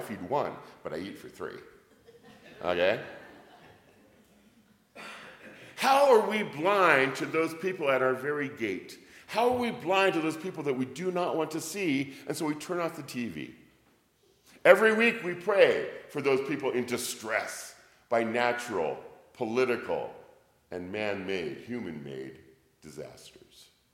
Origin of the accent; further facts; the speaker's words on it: United States; I am an American. I was raised in the 60s and the 70s, post-Depression, post-World War II.